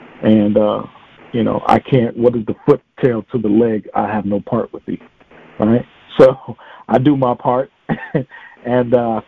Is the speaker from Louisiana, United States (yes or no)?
no; Chicago, Illinois, United States; now in Savannah, United States; I'm originally from Chicago. I was born in Chicago. I've been down south here in Savannah, Georgia, about maybe going on 13 years now.